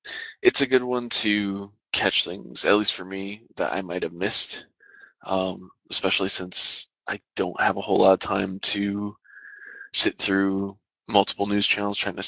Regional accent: Michigan, United States; But I grew up in Michigan, so.

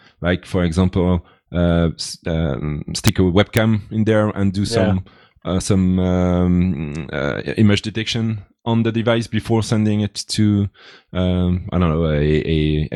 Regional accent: France; English is a second language; moved away as an adult; now in Switzerland; I have to be 10 years in Switzerland to get the citizenship. And since I'm from France

